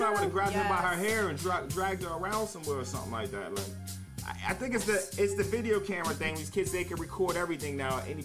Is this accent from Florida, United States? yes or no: no; Hartford, Connecticut, United States; That's where I'm from Hartford